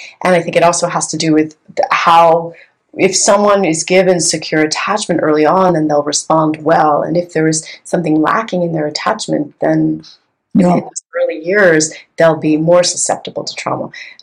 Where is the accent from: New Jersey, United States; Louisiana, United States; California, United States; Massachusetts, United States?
California, United States; also born or lived in New York; I am from California. Sorry.